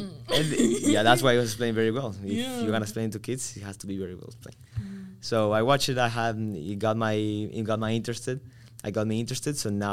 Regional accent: Guayaquil, Guayas, Ecuador; also born or lived in Loja; So I am from a little town in Ecuador. It's called Loja. Mm-hmm. It's a very cold town. And at 3 years old, I moved to Guayaquil, which is the big city.

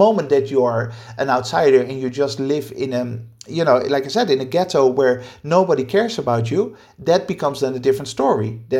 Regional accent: Netherlands; now in Spain; I am an immigrant in Spain. I'm an economic migrant. I come from the Netherlands and I now live in Spain.

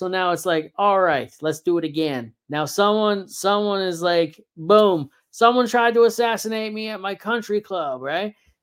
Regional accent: Canada; I'm Canadian.

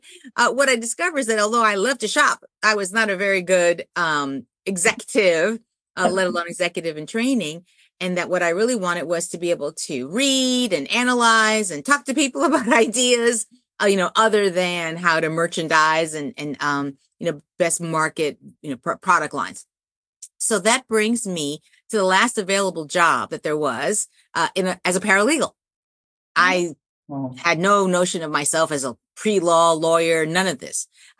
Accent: New York City, New York, United States; I grew up in New York City, and I was fortunate enough to receive scholarships.

